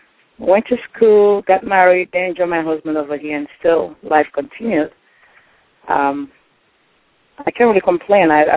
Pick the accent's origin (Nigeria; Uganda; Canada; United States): Nigeria; moved away as an adult; I got married, you know, while I was in Nigeria